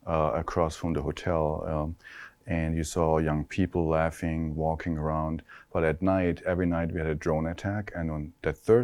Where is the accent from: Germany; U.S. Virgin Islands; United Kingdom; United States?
Germany; I mean, I'm from Germany originally, where everything's tiny.